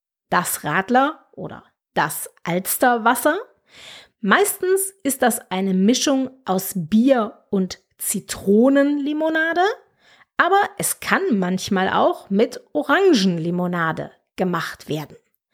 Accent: Germany; Bei uns in Deutschland ist Sprudel ein ganz alltägliches Getränk

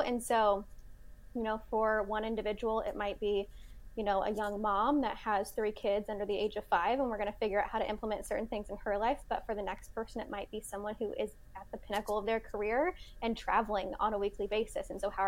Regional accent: Indiana, United States; now in Nashville, United States; Yeah, so I am currently living a little south of Nashville, Tennessee. However, I was born and raised in Indiana

